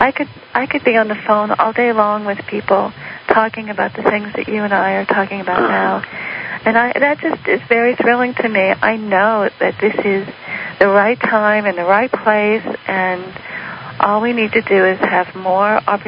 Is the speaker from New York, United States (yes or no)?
yes; New York, United States; I love New York. I'm from New York. And it's always very exciting to come back home.